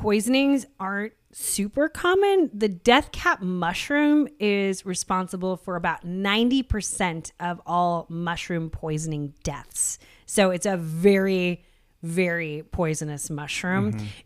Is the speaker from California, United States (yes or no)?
no; Seattle, Washington, United States; Like I grew up in Seattle. There's just nothing poisonous there.